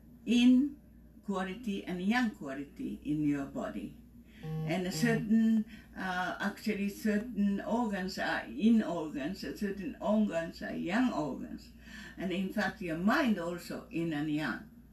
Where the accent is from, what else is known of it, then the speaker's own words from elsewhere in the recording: Kyoto, Japan; English is a second language; moved away as an adult; now in United States; I was born in Kyoto, Japan, in an old-fashioned, very old family, a well-known family, and I was a second of the 8 children.